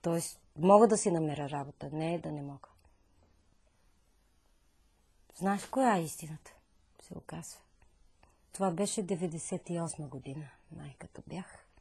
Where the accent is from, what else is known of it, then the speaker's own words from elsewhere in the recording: Vietnam; Bulgarian is a second language; now in Bulgaria; Защото знам, че не съм, вече не съм виетнамка. Не се чувствам никак добре там.